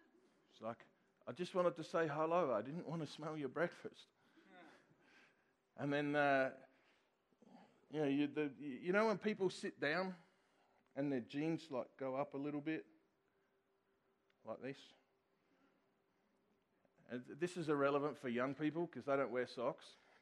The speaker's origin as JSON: {"language": "English", "country": "Australia", "said": "Yes, I'm Australian, and we talk funny."}